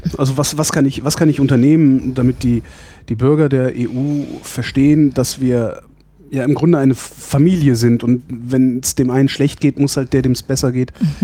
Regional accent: Cologne, North Rhine-Westphalia, Germany; born there; now in Berlin, Germany; Also ich bin gebürtiger Kölner, ich lebe in Berlin.

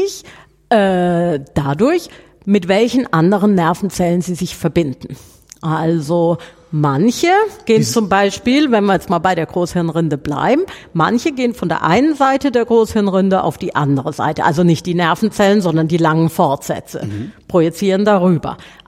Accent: Southern Germany, Germany; wie man bei uns in Süddeutschland sagt

